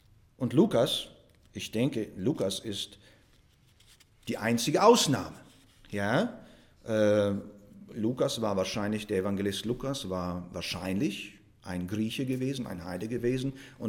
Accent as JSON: {"language": "German", "country": "Russia", "tie": "born or raised there", "said": "Ich bin zwar in Russland zur Welt gekommen, in einer deutschen Familie bin ich aufgewachsen. Meine erste Sprache, die ich gelernt habe, auch in Russland, war Deutsch und dann Russisch."}